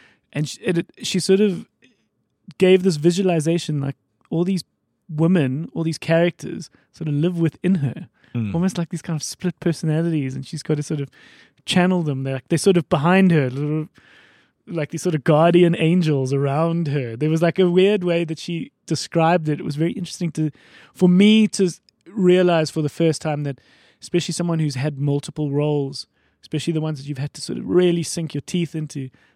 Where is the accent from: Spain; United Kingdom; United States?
United Kingdom; So I am British, or, yeah.